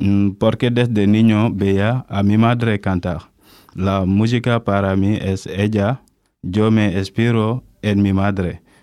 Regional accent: Senegal; moved away as an adult; now in Spain; soy de Senegal, tengo 32 años. Llevo en España un año.

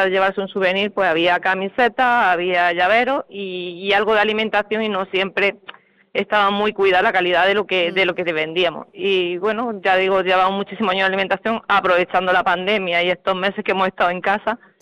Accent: Andalusia, Spain; Hombre, somos andaluces y hemos intentado también tirar mucho de nuestra tierra

